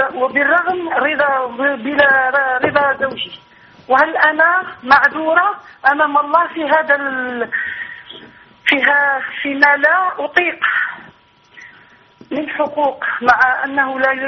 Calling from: Algeria; من الجزائر.

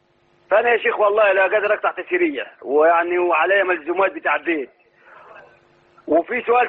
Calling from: Jordan; معك من الأردن يا شيخ

